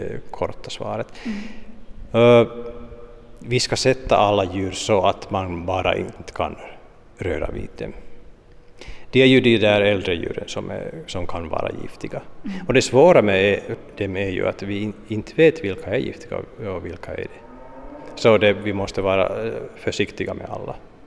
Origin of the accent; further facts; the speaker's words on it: Ostrobothnia, Finland; vi som österbottningar ska känna våra omgivningar bättre.